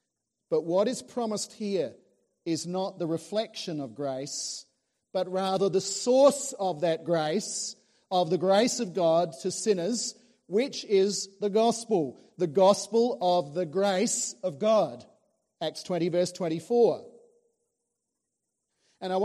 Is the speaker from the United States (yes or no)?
no; Adelaide, South Australia, Australia; born there; I was born in Adelaide in 1955